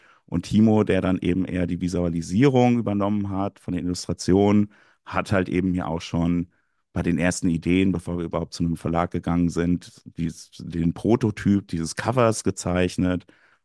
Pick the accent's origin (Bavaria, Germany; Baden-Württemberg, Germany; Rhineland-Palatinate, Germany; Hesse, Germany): Hesse, Germany; Gelnhausen; Der Ort Buxstein an der Krippe ist schon sehr an den Ort, wo ich aufgewachsen bin und mittlerweile auch wieder wohne, Gelnhausen